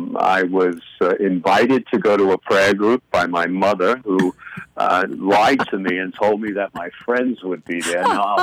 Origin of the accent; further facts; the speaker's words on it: Fairmont, West Virginia, United States; And here in West Virginia, I'm from Fairmont, West Virginia.